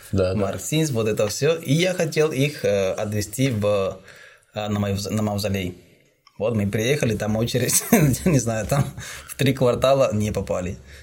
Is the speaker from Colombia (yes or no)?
yes; Colombia; я из Колумбии, без наркотиков. Я спрашиваю, как только Колумбия, сразу наркотики, я без наркотиков приехал.